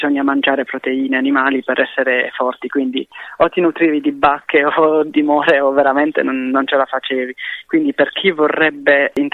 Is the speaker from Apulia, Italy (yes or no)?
yes; Bari, Apulia, Italy; now in Prato, Italy; io sono di origine di Bari, quindi la città del pesce, della mozzarella, quindi è molto strano per me tornare lì giù. Ora però vivo a Prato.